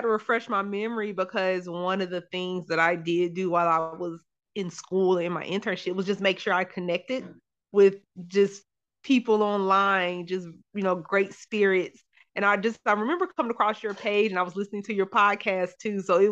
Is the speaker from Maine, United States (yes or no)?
no; Charlotte, North Carolina, United States; so I'm from Charlotte, North Carolina. I'm back there. I moved and came back.